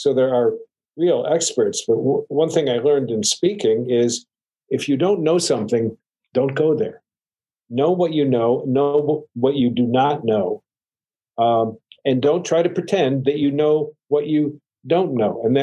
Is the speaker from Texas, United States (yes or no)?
no; Chicago, Illinois, United States; You know, and I grew up in Chicago working for the Daily Machine to get through Northwestern, and I learned an awful lot.